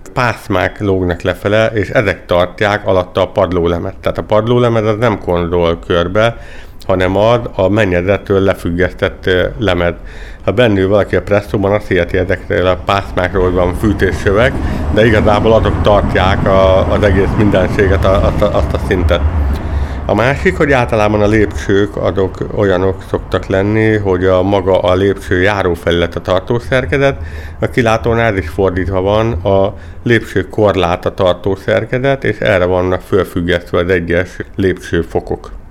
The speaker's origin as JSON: {"language": "Hungarian", "town": "Miskolc", "region": "Borsod-Abaúj-Zemplén", "country": "Hungary", "said": "én nagyon szeretem a kilátót, mint építész, mint főépítész, mint miskolci"}